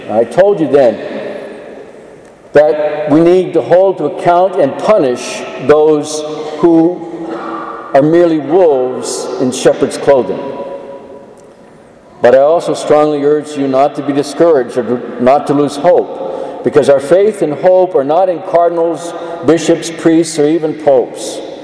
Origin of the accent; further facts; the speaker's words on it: Texas, United States; And I love Texas. I'm a Texan. I don't know if you all know that, but I am a Texan, through and through.